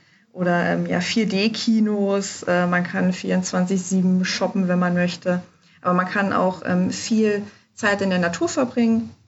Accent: Germany; ich komme aus Deutschland.

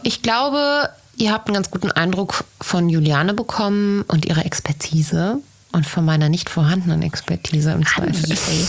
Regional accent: Bergisch Gladbach, North Rhine-Westphalia, Germany; ich komme auch aus Bergisch Gladbach.

